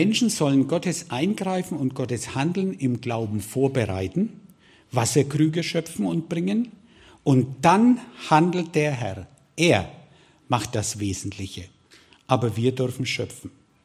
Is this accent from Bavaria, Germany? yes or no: yes; Bavaria, Germany; ich kenne mich da nicht so aus, ich komme aus Franken.